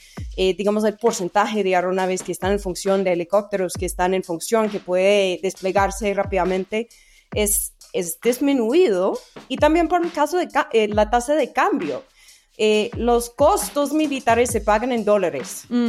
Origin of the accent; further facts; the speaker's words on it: United States; Spanish is a second language; yo soy de Estados Unidos, mi país